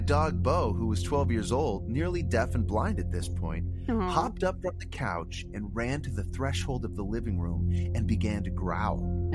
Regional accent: Newport News, Virginia, United States; I grew up in Newport News, Virginia, an East Coast town right next door and side of a lot of important events in our nation's early history.

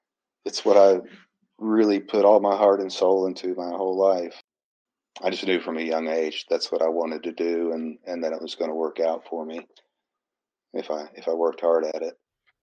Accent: Lexington, Kentucky, United States; it was in my hometown of Lexington at the Coliseum there, Rupp Arena.

